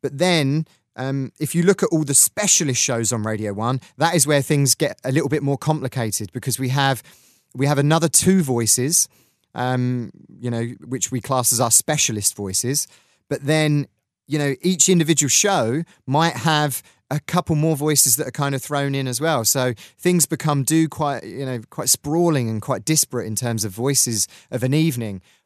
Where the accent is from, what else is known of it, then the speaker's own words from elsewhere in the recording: South East England, United Kingdom; I'm originally from Kent in Southeast England